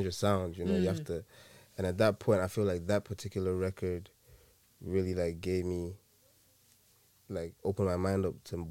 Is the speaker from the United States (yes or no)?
no; England, United Kingdom; I grew up in England, and that's really where I started